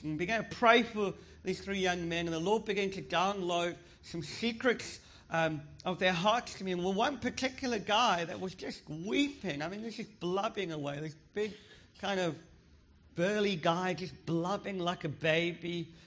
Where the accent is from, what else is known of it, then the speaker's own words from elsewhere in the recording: South Africa; because I'm from South Africa and we are quite rude.